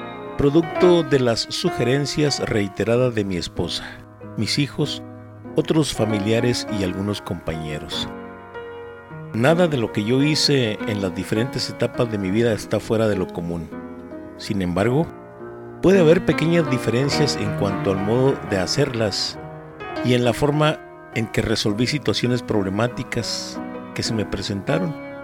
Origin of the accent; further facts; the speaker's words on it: Nuevas Delicias, Chihuahua, Mexico; se refiere a mi infancia vivida en colonia Nuevas Delicias, mi tierra de origen, y mi adolescencia que transcurrió en la Escuela Normal Rural de Salaices.